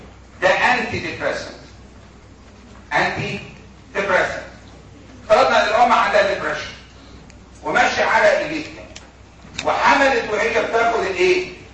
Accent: Egypt; لكن للاسف الشديد عندنا في مصر الادويه او الصيدليات عامله زي محلات البيع الاله

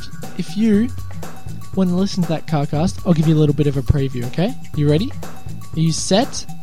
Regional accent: Sydney, New South Wales, Australia; I'm from Sydney, Australia

